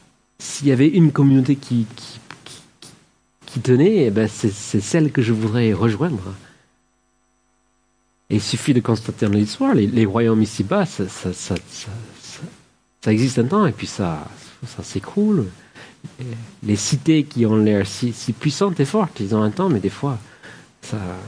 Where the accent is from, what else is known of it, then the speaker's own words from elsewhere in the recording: California, United States; En Californie, là où j'ai grandi, pays de tremblements de terre, vous savez.